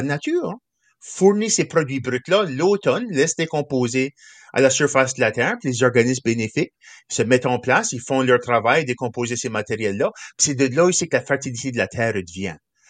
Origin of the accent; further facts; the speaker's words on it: New Brunswick, Canada; accent: Kent County, New Brunswick; mon accent, vois-tu. Je prononce pas ça carotte comme qui serait d'ordinaire, je le prononce Carotte, c'est l'accent local de ma région du comté de Kent au Nouveau-Brunswick. Puis c'est ça fait que je représente mon peuple.